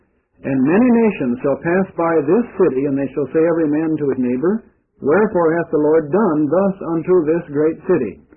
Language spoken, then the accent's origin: English; Minnesota, United States; moved away; I remember, we're from Minnesota, you know, originally we came down here.